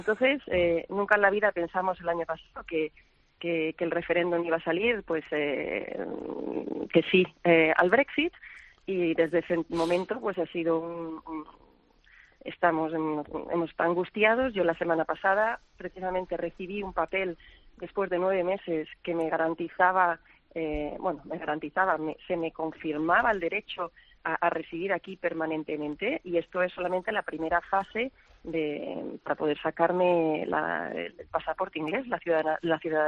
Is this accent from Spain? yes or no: yes; Spain; now in United Kingdom; yo soy española